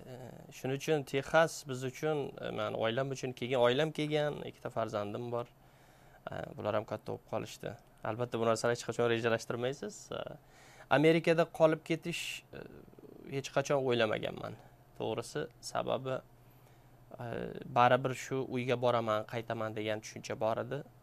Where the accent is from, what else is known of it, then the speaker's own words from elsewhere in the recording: Denov, Surxondaryo Region, Uzbekistan; Endi men Denov tumani bo'lgan bilan men eski tug'ilib o'sgan qishlog'im o'sha kolxoz Moskva kolxoz deyilardi.